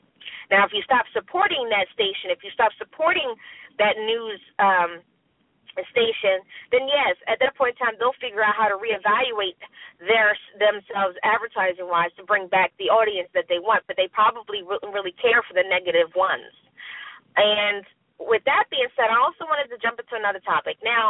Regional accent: United States; the United States, and I'm American too, is very hard to please.

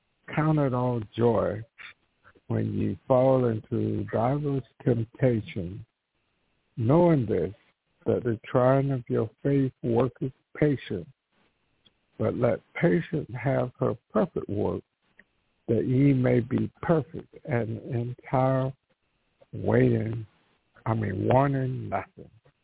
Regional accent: the South, United States; I grew up in the South, on a farm, agriculture community.

